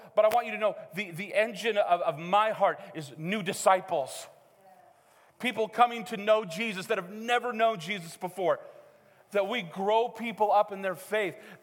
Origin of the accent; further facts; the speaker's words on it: Missoula, Montana, United States; also born or lived in Helena; when I grew up in Missoula and we travel up in the summers for camp, loved camp. Lived in Helena and we traveled for camp, loved camp.